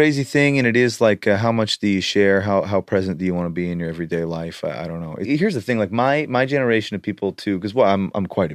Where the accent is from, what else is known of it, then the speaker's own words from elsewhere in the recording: Canada; I grew up near the Rocky Mountains in Canada